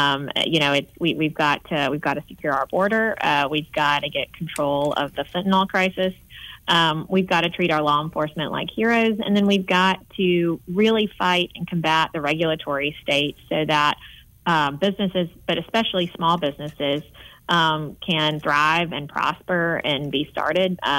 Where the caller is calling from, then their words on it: Montgomery, Alabama, United States; You know, I'm calling in from Montgomery, and here in Montgomery, just in the past few months, crime has increased exponentially